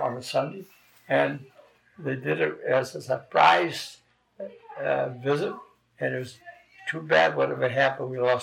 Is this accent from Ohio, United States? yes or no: no; Haverhill, Massachusetts, United States; I come from Havel, Massachusetts